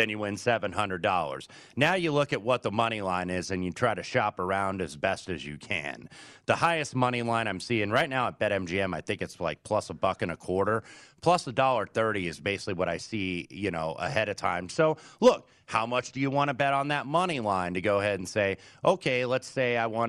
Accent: Missouri, United States; like I said, I'm from Missouri, and you got to show me.

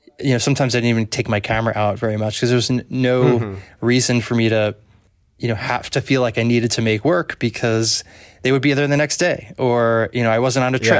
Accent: New Jersey, United States; I was raised just outside of New York City in New Jersey.

